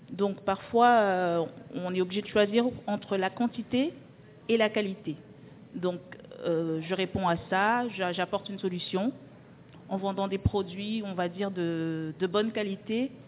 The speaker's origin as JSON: {"language": "French", "country": "Cameroon", "moved": "yes", "lives_now": "France", "said": "nous sommes originaires du Cameroun, d'Afrique, et là-bas déjà, nous étions à notre propre compte. Nous sommes arrivés en France il y a une douzaine d'années."}